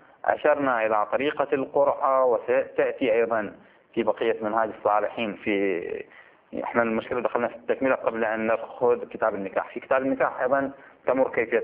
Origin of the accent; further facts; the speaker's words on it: Bahrain; خط شير إحنا في البحرين نسميه.